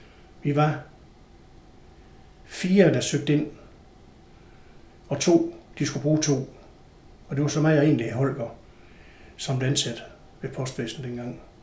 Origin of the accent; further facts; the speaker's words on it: Horsens, Central Denmark Region, Denmark; og jeg er født i marts måned 1950. Jeg er opvokset i Horsens i Krystalgade